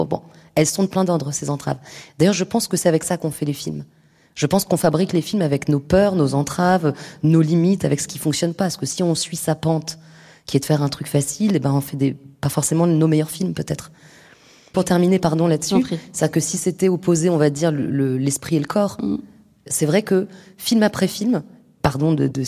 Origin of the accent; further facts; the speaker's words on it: Paris, Île-de-France, France; born there; je suis née à Paris, j'avais un capital culturel dans ma famille